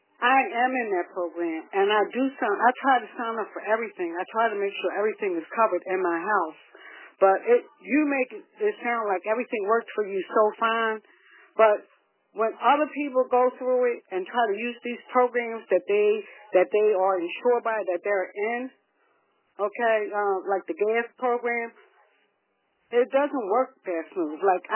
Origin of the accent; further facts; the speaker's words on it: Philadelphia, Pennsylvania, United States; and yes, I am from South Philly.